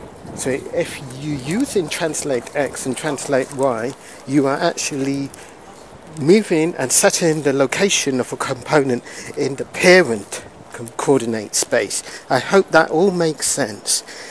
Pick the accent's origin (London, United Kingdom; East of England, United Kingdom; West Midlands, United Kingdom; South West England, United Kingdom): London, United Kingdom; I'm speaking to you from the lovely city of London, my hometown. It's a lovely sunny day here